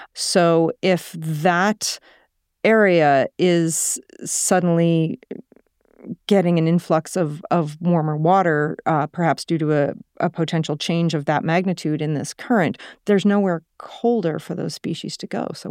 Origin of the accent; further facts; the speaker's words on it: New England, United States; I grew up in New England, in the United States. So I was very lucky to have a lot of exposure to the ocean as a child